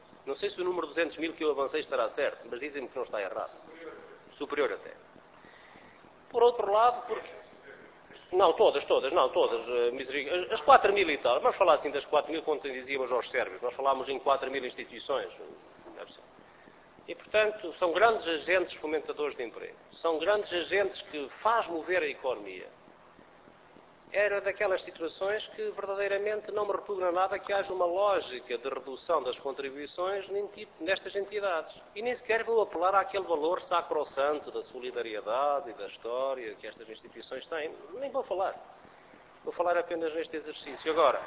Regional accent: Bragança, Portugal; Eu sou do distrito de Bragança.

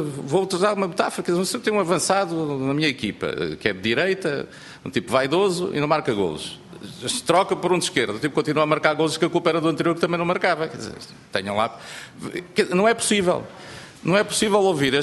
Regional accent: Viseu, Portugal; eu que sou de Viseu não tenho comboios

